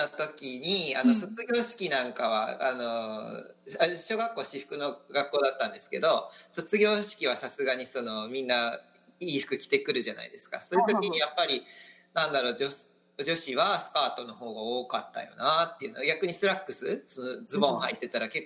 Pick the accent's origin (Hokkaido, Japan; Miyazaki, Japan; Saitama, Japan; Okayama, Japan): Okayama, Japan; born there; 自分も生まれたのは岡山なんで、親戚とかとは岡山弁で話すんで、